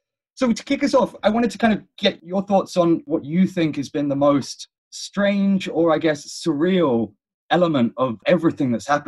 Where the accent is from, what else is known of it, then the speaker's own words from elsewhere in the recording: London, United Kingdom; now in New York, United States; I'm based in New York, but I'm from London.